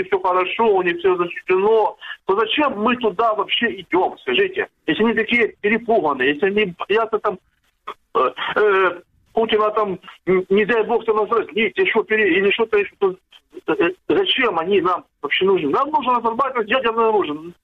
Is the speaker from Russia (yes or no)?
no; Zaporizhzhia, Zaporizhzhia Oblast, Ukraine; я из Запорожья